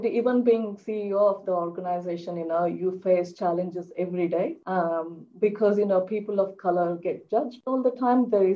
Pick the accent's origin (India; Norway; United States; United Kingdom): India; English is a second language; now in Australia; as an Indian migrant woman, grew up in India, I witnessed much social disadvantage